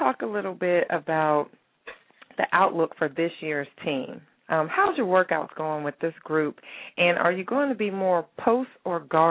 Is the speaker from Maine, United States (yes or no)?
no; Steubenville, Ohio, United States; I'm from Steubenville, Ohio. I'm from up north.